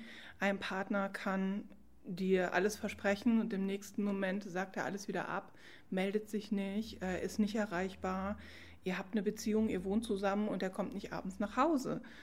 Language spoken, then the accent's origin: German; Raesfeld, North Rhine-Westphalia, Germany; Ich komme aus Rasfeld. Ich bin dort als Therapeutin tätig in eigener Praxis.